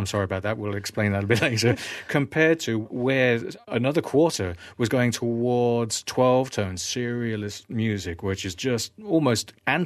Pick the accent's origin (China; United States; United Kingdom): United Kingdom; certainly I'm British